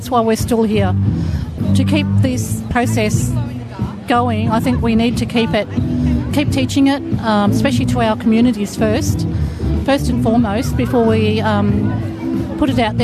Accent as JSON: {"language": "English", "town": "Swan Hill", "region": "Victoria", "country": "Australia", "said": "I'm from Swan Hill in Victoria. I was born in Wamba Wamba, Wadi Wadi country. My dad's Yorta Yorta and my mother is Nurindjuri."}